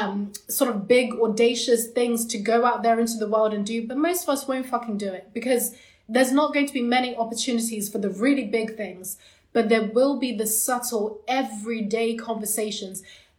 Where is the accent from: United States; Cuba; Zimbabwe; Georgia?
Zimbabwe; So in some cultures, including my own on some level, I'm from Zimbabwe in Africa